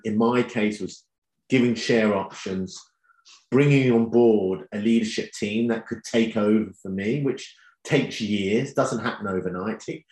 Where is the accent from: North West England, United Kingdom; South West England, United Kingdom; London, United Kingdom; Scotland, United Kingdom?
London, United Kingdom; Charlton; also born or lived in Malaysia; When I came back from Malaysia, we had a fantastic life, you know, we lived in a big house. And then my mum brought us back as a single parent, and we lived in a council flat in Charlton, you know.